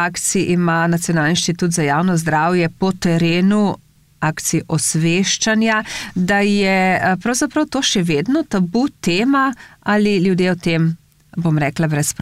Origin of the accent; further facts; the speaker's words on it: Primorska, Slovenia; veselijo nas podatki, da smo Primorci tako zelo odzivni